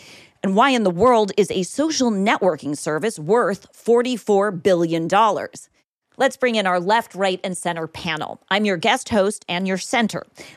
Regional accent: Los Angeles, California, United States; I am very excited to be your guest host for the next few weeks here in my hometown of Los Angeles.

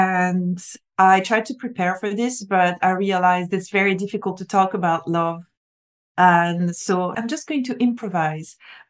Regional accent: the South, United States; I'm from the South.

